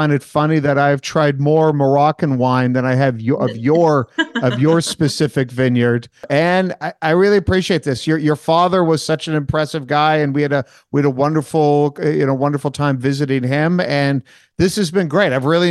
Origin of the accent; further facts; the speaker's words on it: Canada; which is embarrassing on so many different levels as a Canadian